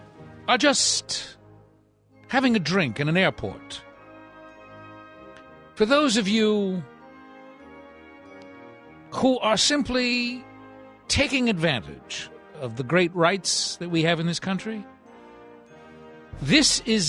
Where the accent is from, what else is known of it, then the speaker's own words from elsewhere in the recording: Baltimore, Maryland, United States; born there; I know that history because I was born in Baltimore.